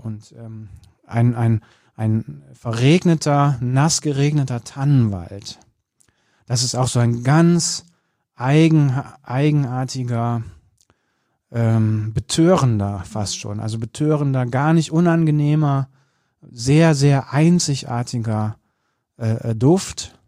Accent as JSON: {"language": "German", "region": "North Rhine-Westphalia", "country": "Germany", "tie": "born or raised there", "said": "ich bin am Land groß geworden, im Bergischen Land"}